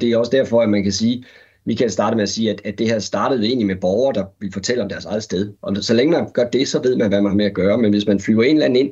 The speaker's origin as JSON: {"language": "Danish", "town": "Aarhus", "region": "Central Denmark Region", "country": "Denmark", "tie": "born or raised there", "said": "Så jeg erindrer selv en fra min barndomsby, Aarhus"}